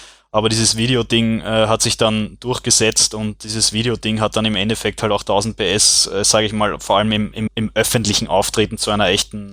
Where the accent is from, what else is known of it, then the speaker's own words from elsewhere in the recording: Austria; dass wir als Österreicher tendenziell besser mit sowas umgehen